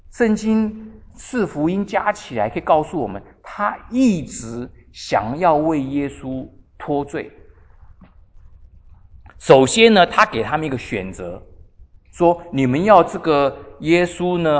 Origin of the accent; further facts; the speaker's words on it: China; 我们中国人很少人牧师有改名叫徐耶稣